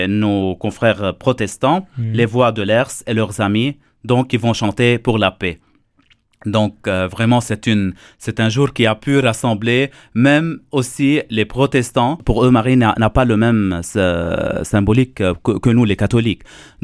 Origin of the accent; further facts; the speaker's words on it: Lebanon; je viens d'un pays du Liban, d'un pays oriental, qu'il y a une grande cohabitation entre les musulmans et les chrétiens